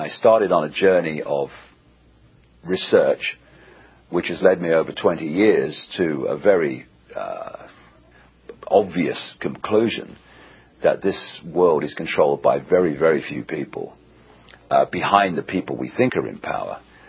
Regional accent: England, United Kingdom; from England.

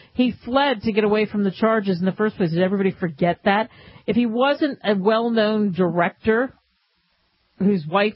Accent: Camden, New Jersey, United States; The first drive-in movie was in 1933, a stone's throw away from where I grew up in Camden, New Jersey, right?

